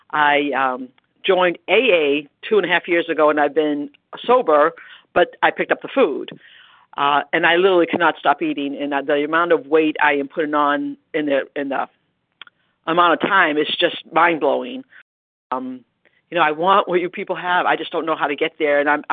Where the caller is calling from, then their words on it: Marlborough, Massachusetts, United States; I'm calling from Marlborough, Massachusetts.